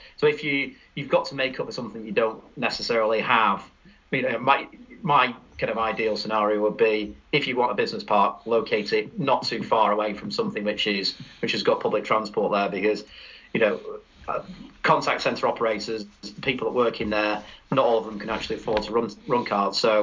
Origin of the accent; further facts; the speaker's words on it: Rochdale, North West England, United Kingdom; I'm from Rochdale, so those two towns.